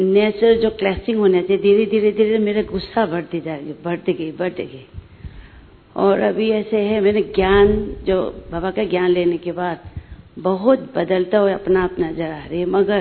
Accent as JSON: {"language": "Hindi", "region": "Manipur", "country": "India", "lives_now": "Delhi, India", "said": "मैं actually north east के रहने वाली हूँ, मणिपुर से।"}